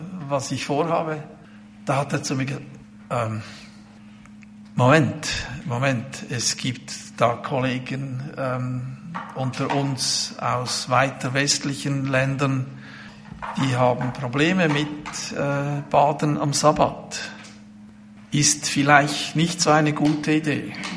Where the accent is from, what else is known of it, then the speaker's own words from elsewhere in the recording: Brazil; weißt du, ich komme aus Brasilien und habe Folgendes erlebt.